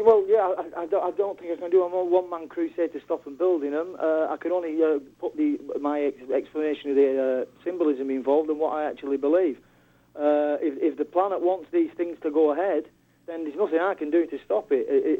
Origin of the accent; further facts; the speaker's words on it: England, United Kingdom; I'm an Englishman, I've never been to New York, I don't know the layout of everything